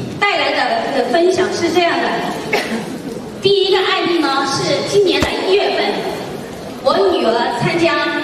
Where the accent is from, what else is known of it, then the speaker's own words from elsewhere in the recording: Shenzhen, Guangdong, China; 我是深圳人，一个平凡而又普通的女性，在深圳，我有一个幸福的家庭，我的先生很爱我，我有一个17岁的女儿